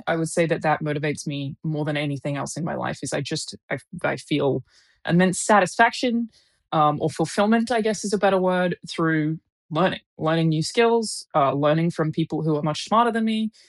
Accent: Brisbane, Queensland, Australia; because I'm from Brisbane and I'm currently in Brisbane.

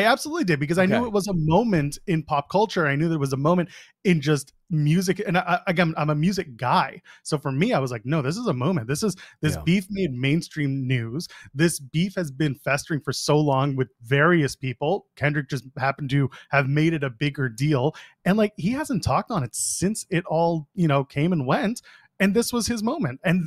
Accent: Canada; Sorry, I'm Canadian.

